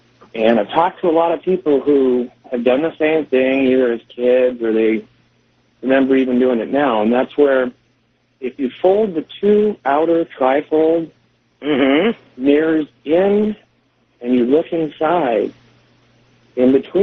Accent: Anchorage, Alaska, United States; from Anchorage, Alaska.

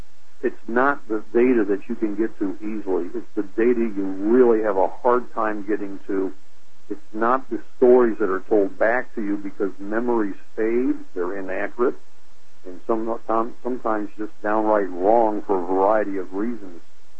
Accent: Detroit, Michigan, United States; I grew up literally almost in the shadow of the antenna of WXYZ, growing up in Detroit.

